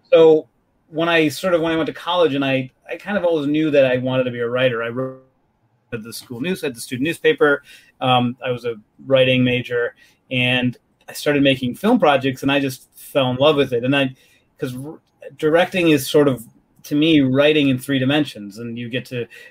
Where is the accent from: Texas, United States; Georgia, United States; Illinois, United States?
Illinois, United States; Chicago; My parents are from Bangalore and Mysore, South Indian. And I mean, I grew up in Chicago. I didn't grow up around the film industry.